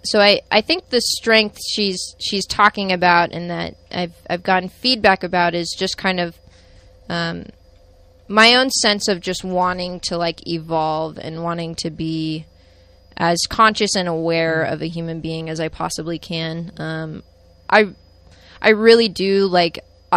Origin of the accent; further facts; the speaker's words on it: Novato, California, United States; So I grew up in Novato, and I wouldn't say Novato is like a particularly, you know, like, for lack of better words, like kind of bigoted town or anything like that.